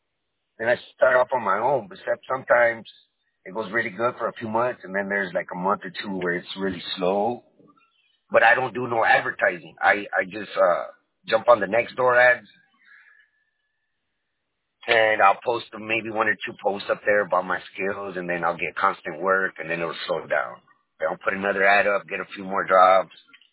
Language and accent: English; Texas, United States; We're used to the small town vibe. I'm from the Rio Grande Valley.